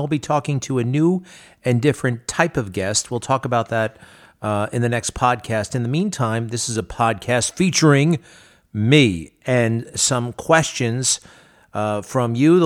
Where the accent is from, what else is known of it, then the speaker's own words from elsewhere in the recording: Baldwin, New York, United States; also born or lived in Manhasset; I was born on December 17th, 1968, in Manhasset, New York, on Long Island. North Shore Hospital is where I was born. At the time, I was living in Baldwin, New York.